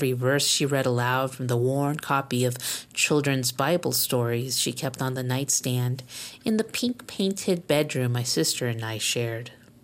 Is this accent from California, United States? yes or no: yes; Los Angeles, California, United States; born there; I was born in Los Angeles to parents who, due to their own luck, or lack of it, in arriving in the early 1970s, had become U.S. citizens